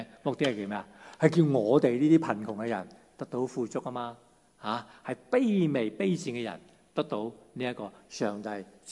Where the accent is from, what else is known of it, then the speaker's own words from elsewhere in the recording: Hong Kong; 好了，即是我们香港人最现实的，也都最全神的